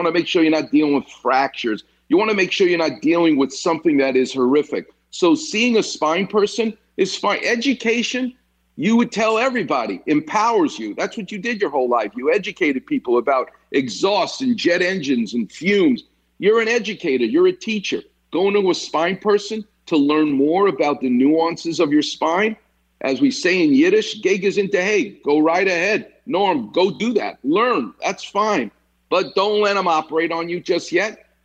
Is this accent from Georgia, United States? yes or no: no; New York, United States; I'm from New York. I don't care if the gate's open. I'm going in.